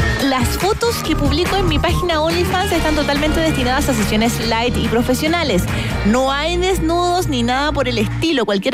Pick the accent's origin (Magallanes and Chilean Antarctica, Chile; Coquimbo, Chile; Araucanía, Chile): Coquimbo, Chile; La Serena; Soy de La Serena, mira, Copiapó, y nos escuchan aquí.